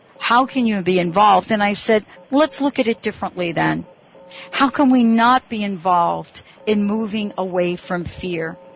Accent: New York, United States

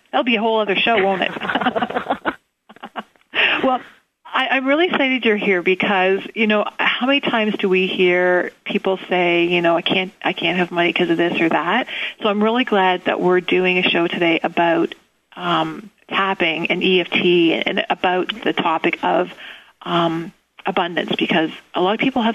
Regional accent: Milton, Ontario, Canada; my hometown where I grew up in Milton, Ontario, Canada.

